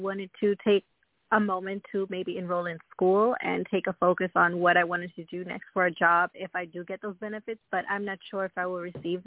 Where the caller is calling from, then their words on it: Long Island, New York, United States; I'm calling from New York, Long Island.